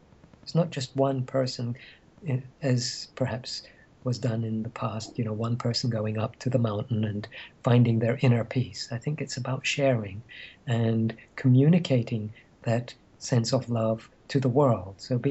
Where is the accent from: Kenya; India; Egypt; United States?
Egypt; because I grew up in Egypt during a time when there was turmoil.